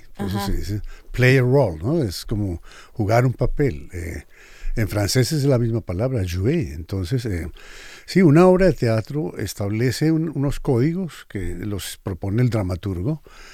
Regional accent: Colombia; bueno, yo soy colombiano.

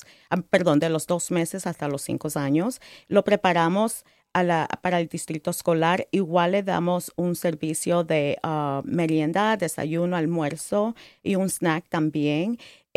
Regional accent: Ecuador; soy ecuatoriana, muy orgullosa de mi cultura.

